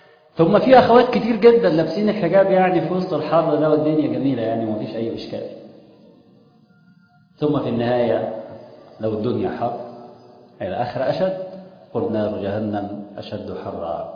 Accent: Egypt; أنا خلاص أنا مصري

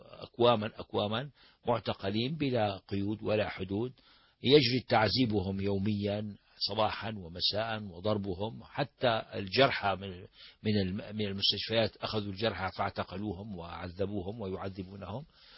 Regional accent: Syria; كان عندنا في سوريا أكثر من 4000 سجين رأي أو سجين سياسي

